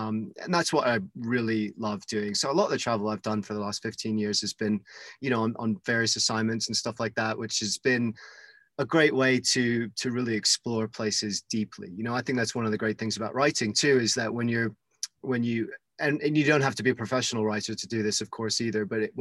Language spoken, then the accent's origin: English; United Kingdom; Moan about the weather and you will get by as a British person, perfectly fine.